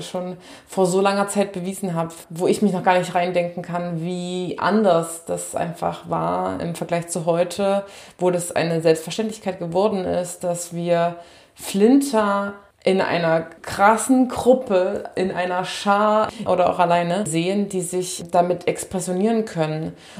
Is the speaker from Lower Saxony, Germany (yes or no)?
no; Baden-Württemberg, Germany; dann kann ich euch auf jeden Fall Baden-Württemberg und meine Heimat sehr empfehlen.